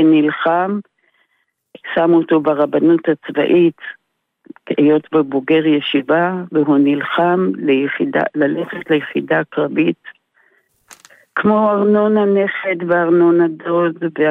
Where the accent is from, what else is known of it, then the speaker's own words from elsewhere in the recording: Yesod HaMa'ala, Northern District, Israel; כן, אני נולדתי ביסוד המעלה, וגם האבא שלי. ומקימי יסוד המעלה והמשפחה שלי.